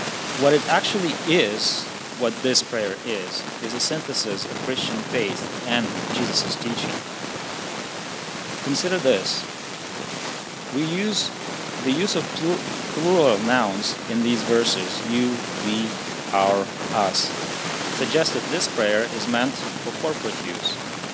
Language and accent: English; Ukraine; English is a second language; now in Canada; I grew up in Ukraine and I live a bigger part of my life in Canada now.